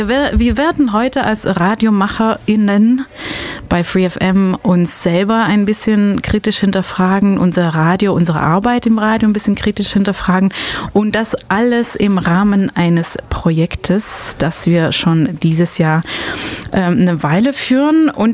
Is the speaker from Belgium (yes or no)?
yes; Belgium; German is a second language; Also ich komme aus Belgien, muss ich immer dazu sagen, für Leute, die das nicht wissen. Und manchmal habe ich mit der deutschen Sprache zu kämpfen.